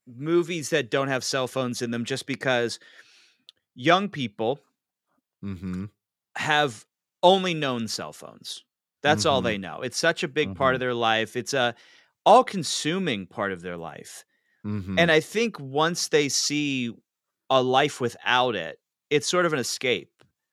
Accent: Pittsburgh, Pennsylvania, United States; accent: Yinzer; with a roaring crowd, you know, cheering for me in that cartoonish accent, which if we do the show, I will go full Yinzer.

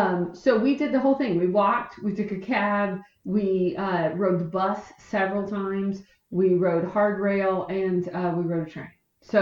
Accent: New York City, New York, United States; now in Atlanta, United States; New York City girl.

